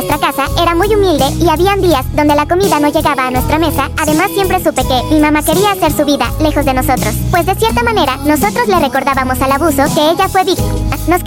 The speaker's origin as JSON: {"language": "Spanish", "region": "Chihuahua", "country": "Mexico", "tie": "born or raised there", "said": "a mis 28 años de edad ya es necesario decir. Y debo decirles que ya no puedo más. Yo soy de Chihuahua, de un pueblo pequeño en la sierra. Desde pequeña vivía en la casa de mis abuelos"}